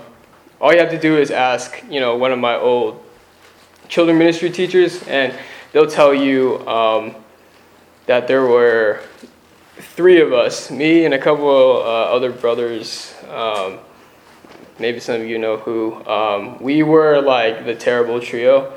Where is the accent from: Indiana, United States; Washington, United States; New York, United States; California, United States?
California, United States; Daly City; I'm from Daly City. I fellowship at House of God in San Bruno.